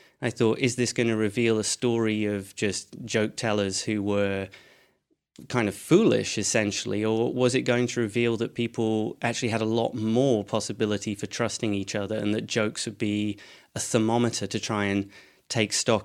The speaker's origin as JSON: {"language": "English", "town": "Edinburgh", "region": "Scotland", "country": "United Kingdom", "said": "So I'm from Edinburgh, though my accent wouldn't make you think that."}